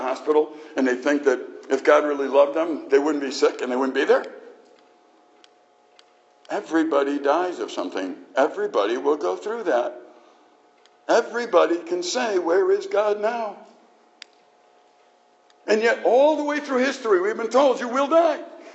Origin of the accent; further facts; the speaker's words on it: Chicago, Illinois, United States; When I grew up in Chicago, it's like road rage there is like normal to me.